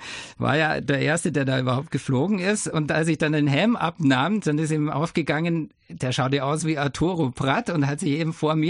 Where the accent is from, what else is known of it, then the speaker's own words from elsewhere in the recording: Germany; accent: German; Eine Weile hat schon gedauert, aber ich habe damals einen sehr deutschen Akzent auch gehabt.